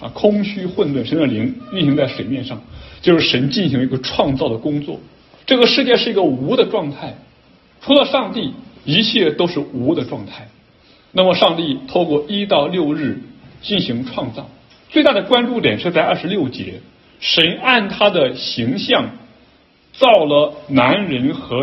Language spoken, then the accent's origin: Chinese; China; 我们身为中国人最看重家庭